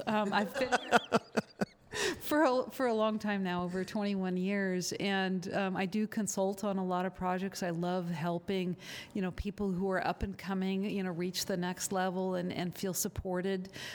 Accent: Washington, United States; now in Vancouver, Canada; Yes, I'm from Washington State originally and spent a lot of time in British Columbia and Montana and spent a lot of time painting in Wyoming.

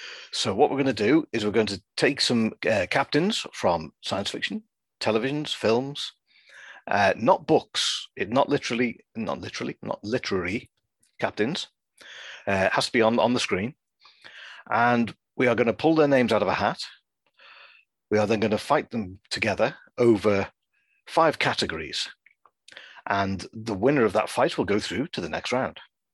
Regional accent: North West England, United Kingdom; I'm from the Wirral, just south of Liverpool.

